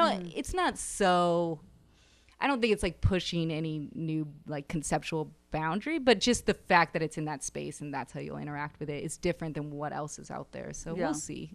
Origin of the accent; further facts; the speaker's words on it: San Jose, California, United States; I grew up in San Jose, which is very different than San Francisco, and San Francisco is very different than Oakland